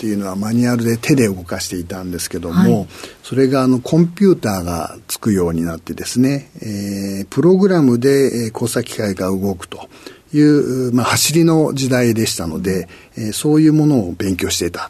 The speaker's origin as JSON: {"language": "Japanese", "town": "Ota", "region": "Tokyo", "country": "Japan", "tie": "born there", "said": "東京のですね、大田区で、生まれました。"}